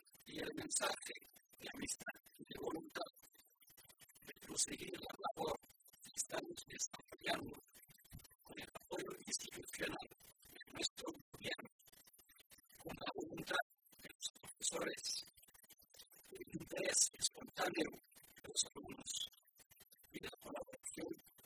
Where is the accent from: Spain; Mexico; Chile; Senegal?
Senegal; vengo de Senegal, que es la puerta central de África subsahariana, ya que están solamente 3 horas de vuelo de las Palmas. Además, soy profesor de español en el país